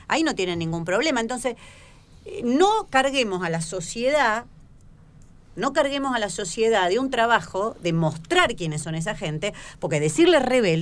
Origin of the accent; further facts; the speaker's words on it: Tucumán, Argentina; Yo vengo de Tucumán